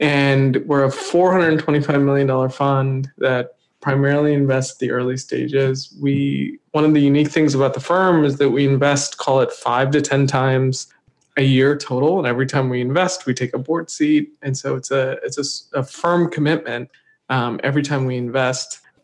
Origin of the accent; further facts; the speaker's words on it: Maryland, United States; also born or lived in India / Utah; now in California, United States; So I'm originally from India. I grew up all over the U.S. Actually, I grew up. We spent a bunch of time in Utah, and then I primarily grew up in Maryland in the D.C. suburbs. And then I've been in California now for almost 20 years